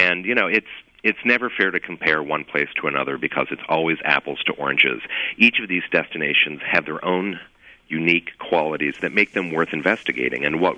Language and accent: English; Indiana, United States; I grew up in the Midwest. My childhood vacations were all based upon piling into the station wagon, driving to a nearby Midwestern city. I grew up in northern Indiana.